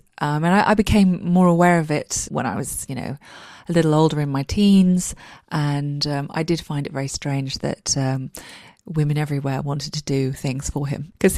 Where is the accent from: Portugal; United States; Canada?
Portugal; I am so lucky that my parents worked in Portugal when I was younger. We spent so many carefree days on the beaches and just roaming around